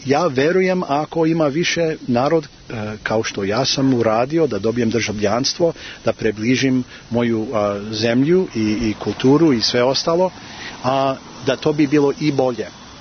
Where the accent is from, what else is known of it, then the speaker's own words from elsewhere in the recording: Serbia; ja sam građanin, ja sam Srbin